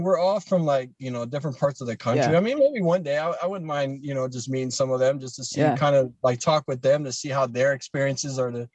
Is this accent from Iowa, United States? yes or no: no; Ohio, United States